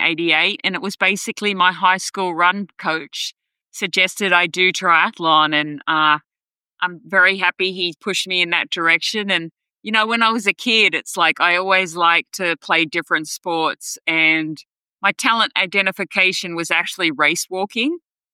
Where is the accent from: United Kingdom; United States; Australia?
Australia; my home country of Australia